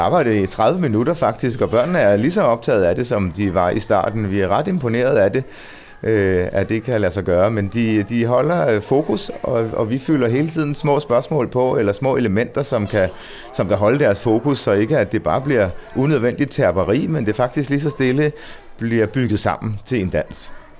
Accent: Zealand, Denmark; den er så tæt på min egen lokation, der hvor jeg er vokset op

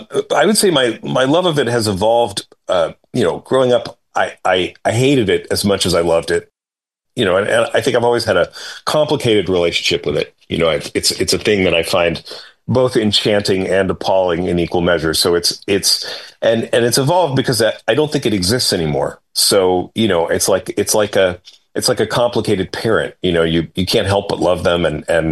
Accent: Santa Monica, California, United States; I grew up in Santa Monica, which is adjacent to the Palisades

